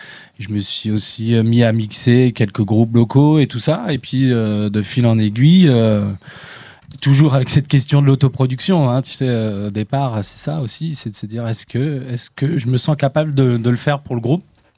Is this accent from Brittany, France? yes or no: yes; Brittany, France; on aime bien quand on est breton, qu'on a passé tout un hiver pourri comme on a eu, là, n'est-ce pas, en mars.